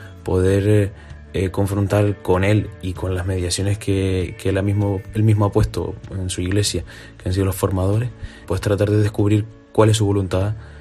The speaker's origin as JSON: {"language": "Spanish", "town": "Los Realejos", "region": "Canary Islands", "country": "Spain", "said": "soy de Los Ralejos, tengo 23 años"}